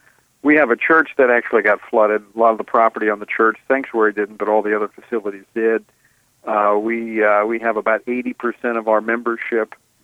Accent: Louisiana, United States; I know people who listen to Washington Watch know that I'm from Louisiana. I commute back and forth each week to Washington.

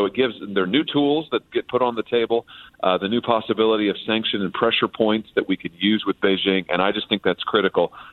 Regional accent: Missouri, United States; as drugs continue to pour across the border and pour into my home state of Missouri.

